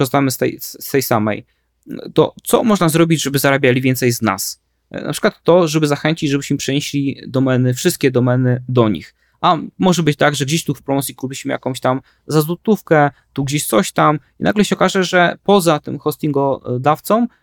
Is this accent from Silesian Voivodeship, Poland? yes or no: no; Radom, Masovian Voivodeship, Poland; no jestem z Radomia, a dla mnie to dość istotne